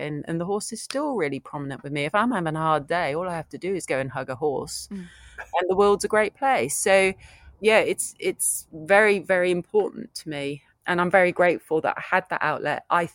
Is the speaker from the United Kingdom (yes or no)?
yes; England, United Kingdom; moved away as an adult; also born or lived in United States; America was really America. It was not a place that I really threw myself into. I realize I'm really an English country girl. I love being in this green, beautiful country that we have.